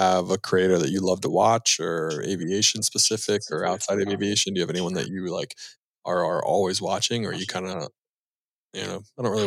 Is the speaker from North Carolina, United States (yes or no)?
yes; Charlotte, North Carolina, United States; I'm from Charlotte, so not Atlanta, but Southeast. We love our Chick-fil-A, man.